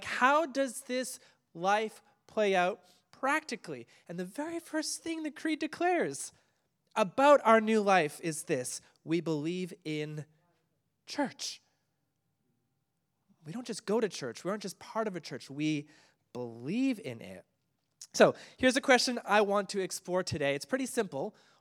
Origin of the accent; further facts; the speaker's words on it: Canada; Now, I grew up in Canada, went to a fairly large church